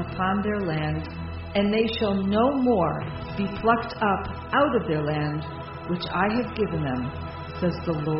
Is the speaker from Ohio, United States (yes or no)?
yes; Cleveland, Ohio, United States; I grew up in Cleveland, Ohio. I'm an Orthodox Jew and always was. I'm not a Christian.